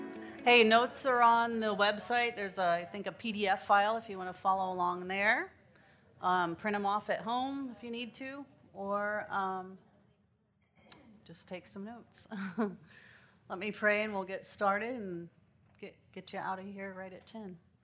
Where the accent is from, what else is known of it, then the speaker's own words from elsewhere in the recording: Indianapolis, Indiana, United States; I'm from Indianapolis, Indiana, and have the privilege to worship at College Park Church there in Indianapolis.